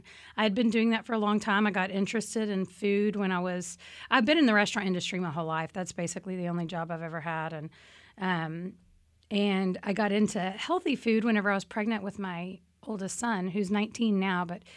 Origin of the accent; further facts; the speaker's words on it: Austin, Texas, United States; Well, I'm from Austin.